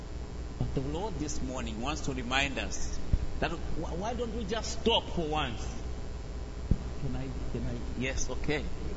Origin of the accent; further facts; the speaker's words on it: Malawi; from Africa, Malawi. I'm married. I have three children, two girls and one boy.